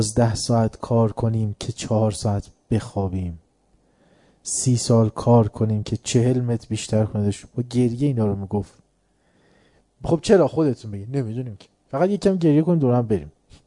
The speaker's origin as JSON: {"language": "Persian", "town": "Tehran", "region": "Tehran Province", "country": "Iran", "said": "تازه ما تهرانیم، تهران تابستونش کشیده است"}